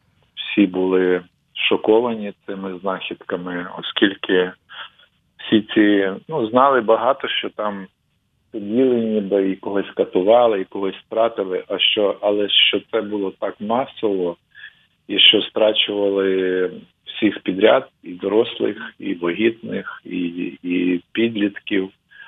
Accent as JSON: {"language": "Ukrainian", "town": "Drohobych", "region": "Lviv Oblast", "country": "Ukraine", "tie": "born or raised there", "said": "я насправді народився в Дрогобичі, там навчався, в школі, в університеті."}